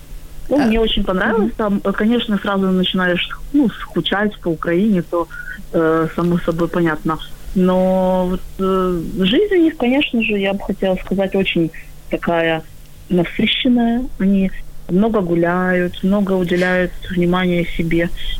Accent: Odesa, Odesa Oblast, Ukraine; я з Одеси.

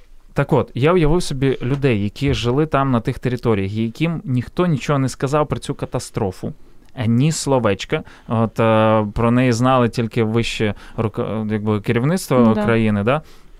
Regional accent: Ivankiv, Kyiv Oblast, Ukraine; born there; now in Kyiv, Ukraine; в Києві живу, але народився я в місті Іванків.

